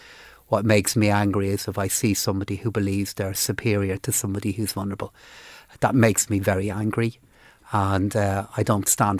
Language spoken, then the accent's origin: English; Blanchardstown, Leinster, Ireland; I grew up in Blanchardstown and live in Phibsborough now, which I have now for many, many years. Went to my primary school in Blanchardstown and then went to a brilliant secondary school called St. Declan's there in the Neffin Road in Cabra.